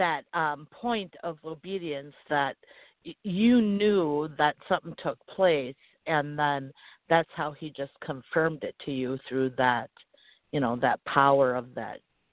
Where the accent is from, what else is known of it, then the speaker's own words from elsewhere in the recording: Wisconsin, United States; It reminded me of 20 miles north of my hometown here in Wisconsin